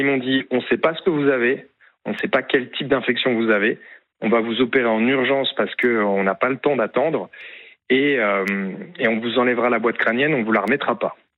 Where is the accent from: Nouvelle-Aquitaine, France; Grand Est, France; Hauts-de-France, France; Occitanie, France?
Grand Est, France; Nancy; first language French; je suis rentré chez moi à Nancy.